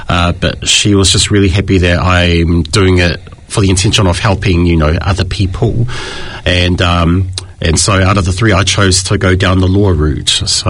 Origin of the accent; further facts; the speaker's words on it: Wellington, New Zealand; born there; now in Auckland, New Zealand; That's my cultural heritage. I was born in Wellington here in New Zealand. I shifted up to Auckland 8 years ago to pursue a career in flight attending. But I've always stayed true and basically stayed true and known to my Samoan roots.